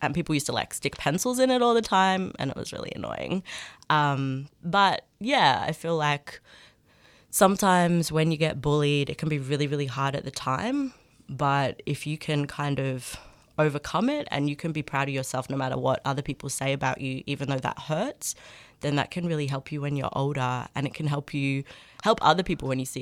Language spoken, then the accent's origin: English; Melbourne, Victoria, Australia; also born or lived in Northern England; Aboriginal and English, and I grew up in England. My mum's from England, so I grew up kind of moving from Melbourne to Northern England, back to Melbourne, back to Northern England, back to Melbourne. I moved around a lot